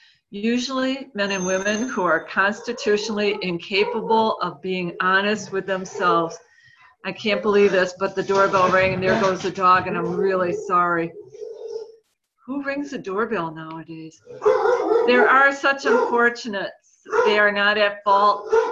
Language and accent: English; Marquette, Michigan, United States; I'm from Marquette, Michigan.